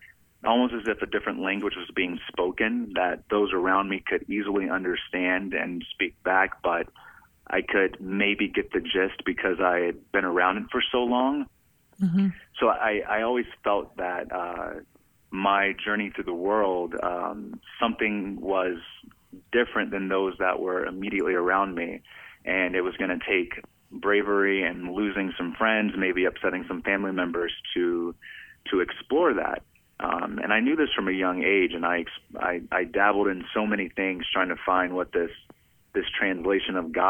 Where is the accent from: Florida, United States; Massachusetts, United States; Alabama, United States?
Alabama, United States; also born or lived in Tennessee, United States; And I'm a Southern man from I was born in Tennessee, but I hail from Alabama and all things Southern.